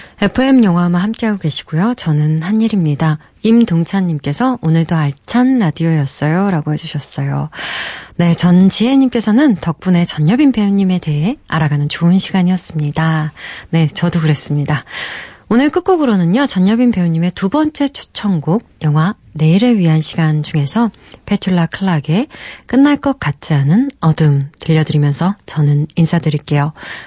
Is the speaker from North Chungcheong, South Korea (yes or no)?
yes; Jecheon, North Chungcheong, South Korea; 저는 충북 제천 출신인데, 저도 사투리 그렇게 자신 있진 않거든요.